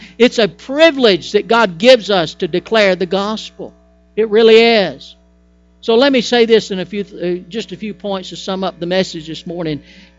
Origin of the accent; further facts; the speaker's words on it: Prattville, Alabama, United States; also born or lived in Wetumpka, United States; I'm a Prattville boy, although I was born in Wetumpka, Alabama. I'm from Prattville, and I love this place, but I didn't want to come back